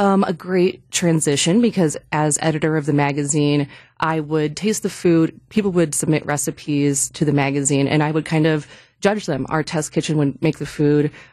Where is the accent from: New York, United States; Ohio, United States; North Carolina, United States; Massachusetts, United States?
Ohio, United States; Greenville; my first restaurant job was actually at a Ponderosa Steakhouse my hometown of Greenville, Ohio.